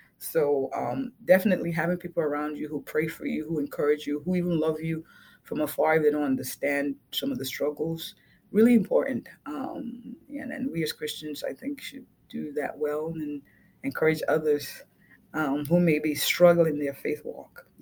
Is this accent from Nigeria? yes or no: yes; Nigeria; Even growing up, you know, in a strict, you know, culture, I'm Nigerian.